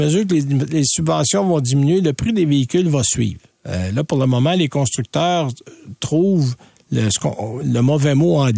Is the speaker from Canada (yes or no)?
yes; Quebec, Canada; Quand je dis chez nous, au Québec, au Canada, dépendamment des régions, un peu moins.